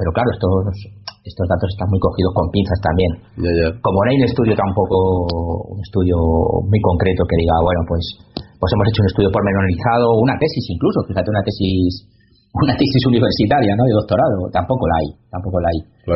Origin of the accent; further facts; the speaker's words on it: Castilla-La Mancha, Spain; yo que soy de La Mancha lo conozco muy bien todo esto